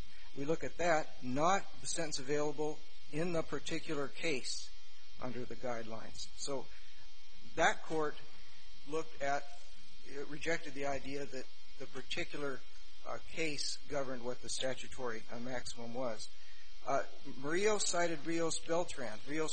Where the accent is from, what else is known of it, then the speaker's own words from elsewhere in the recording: Eugene, Oregon, United States; It's an embarrassing fact of Oregon history that many towns, including my hometown of Eugene, had sundown laws for many years